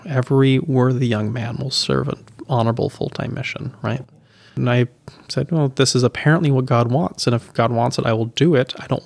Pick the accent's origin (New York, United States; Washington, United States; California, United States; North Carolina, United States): Washington, United States; Seattle; also born or lived in Pennsylvania; I grew up as a kid in Pennsylvania, and then for the rest of it in the Seattle area.